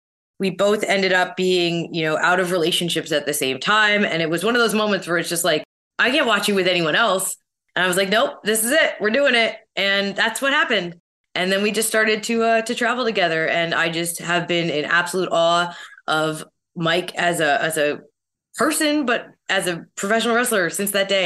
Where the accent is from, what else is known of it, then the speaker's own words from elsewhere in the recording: Canada; you know, as a Canadian, like still aspects